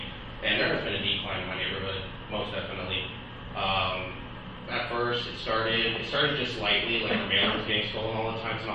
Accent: Las Vegas, Nevada, United States; I live at 4329 Royal Street across from Manula. And I've been born and raised in Vegas. I've been living in that property for almost over 17 years.

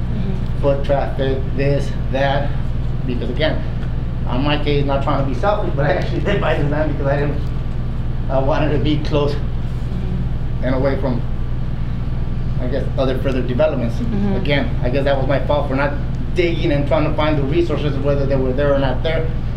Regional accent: Los Angeles, California, United States; I grew up in East LA.

